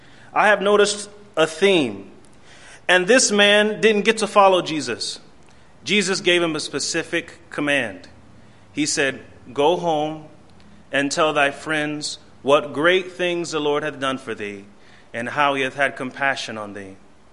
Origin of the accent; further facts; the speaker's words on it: Bradenton, Florida, United States; born there; I was born in Manatee Memorial Hospital in Bradenton, Florida, so I'm quite a bit a ways from home.